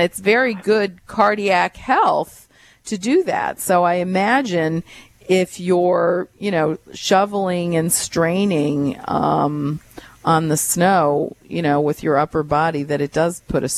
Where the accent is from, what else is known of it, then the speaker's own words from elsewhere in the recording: New York, United States; now in Baltimore, United States; when I first moved to Baltimore, like almost 20 years ago, and I was from New York originally.